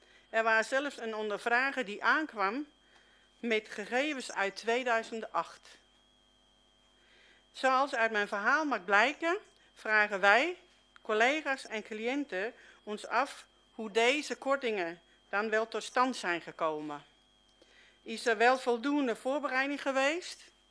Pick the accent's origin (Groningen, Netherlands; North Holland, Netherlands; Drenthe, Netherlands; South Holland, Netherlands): North Holland, Netherlands; Julianendorp; uit Julianendorp en ik heb mijn verhaal even opgeschreven